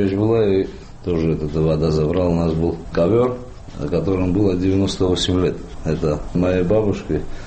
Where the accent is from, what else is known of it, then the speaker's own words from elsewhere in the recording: Abkhazia, Georgia; Он знает, что мы оттуда, там море у нас было, дом был, все такое.